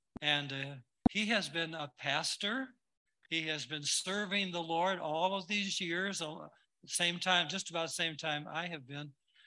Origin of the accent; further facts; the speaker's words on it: Michigan, United States; I grew up in Michigan, state of Michigan.